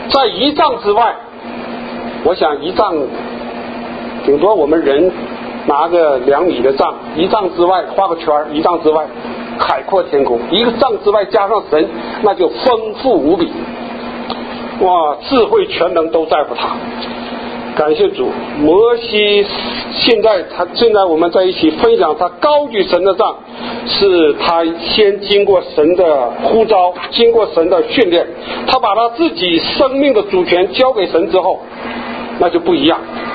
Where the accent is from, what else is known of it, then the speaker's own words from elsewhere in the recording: China; 因为我是从大陆来的